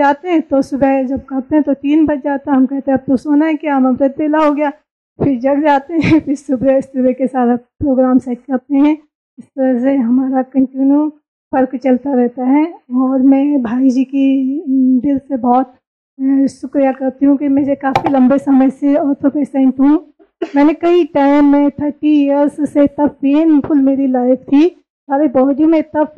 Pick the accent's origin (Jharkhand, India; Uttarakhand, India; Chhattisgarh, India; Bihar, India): Uttarakhand, India; Nainital; मैं उत्तराखंड नैनीताल से बिलोंग करती हूँ